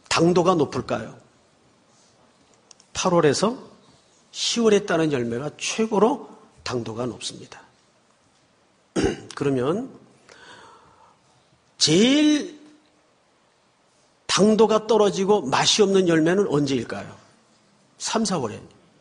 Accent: Gyeongsang, South Korea; 저는 경상도입니다. 경상도 어딥니까? 예, 저기 잘 모르시겠지만 용주라는 데가 있습니다.

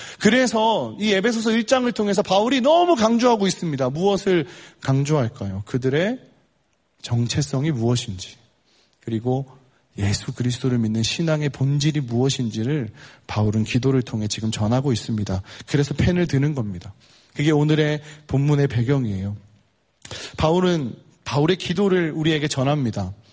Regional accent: Busan, South Korea; 저한테 세상의 중심은 부산입니다. 전 부산에서 왔거든요. 그중에 제가 살았던 곳이 바닷가에 있는 항구 도시였어요.

